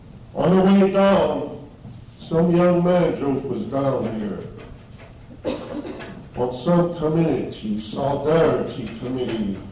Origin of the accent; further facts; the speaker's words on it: South Dakota, United States; We're both from South Dakota.